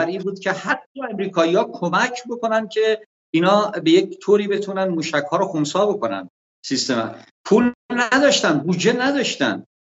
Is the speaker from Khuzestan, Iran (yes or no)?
yes; Andimeshk, Khuzestan, Iran; now in Tehran, Iran; 20 خورده ای تهران هستم، 26 سال تهرانم، 24 5 ساله مثلا تهران هستم، در اندیمشکی که خودم اونجا متولد شدم و بزرگ شدم